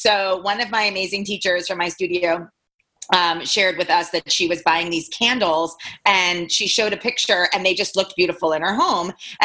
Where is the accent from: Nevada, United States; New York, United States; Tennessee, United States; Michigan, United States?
New York, United States; New York City; I didn't grow up on Avenue B, but I grew up on Lexington Avenue and 90th Street, and I used to put on these things all the time.